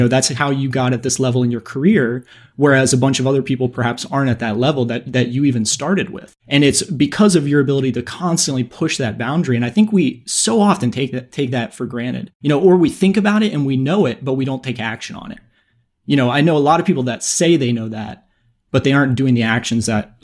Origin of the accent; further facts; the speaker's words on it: North Carolina, United States; So for me, I grew up in North Carolina in sort of a lower class environment, like a sort of a negative environment.